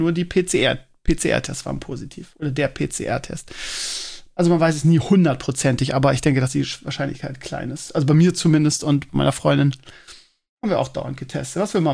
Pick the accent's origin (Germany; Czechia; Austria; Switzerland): Germany; Scheeßel, Lower Saxony; Und in meiner alten Heimat in Schesel auch.